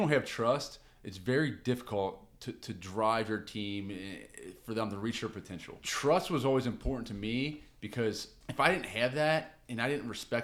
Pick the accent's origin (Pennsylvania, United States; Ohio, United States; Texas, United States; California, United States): Ohio, United States; Cincinnati; So a lot of the people, you know, I grew up with personally, I'm from the Cincinnati area